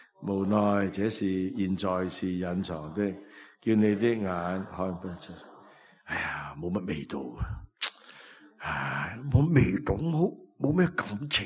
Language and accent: Cantonese; Guangdong, China; 我哋广东人讲嘢系嘛呀一轮先